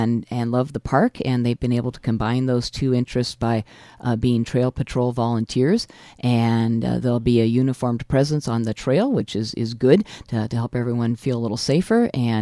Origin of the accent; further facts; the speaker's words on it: Oregon, United States; I grew up in Oregon in the Willamette Valley and have always enjoyed history